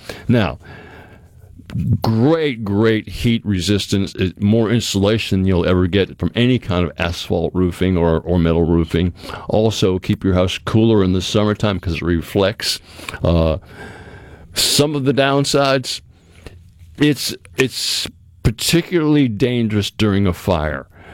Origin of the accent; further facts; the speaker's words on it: New England, United States; I come from New England. I grew up in New England as a youngster, and almost every home up there is sided with a white cedar shingle on the sidewalls.